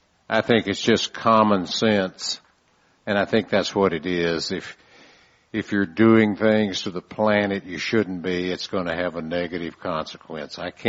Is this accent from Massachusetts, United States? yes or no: no; San Antonio, Texas, United States; Well, I don't know. I'm from San Antonio. It hasn't rained this year.